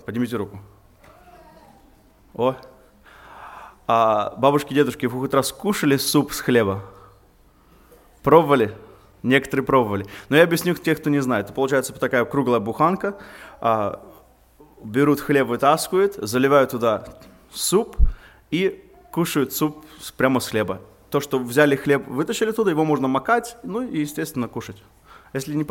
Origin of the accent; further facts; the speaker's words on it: United States; Я когда был маленьким, я вырос здесь в Америке.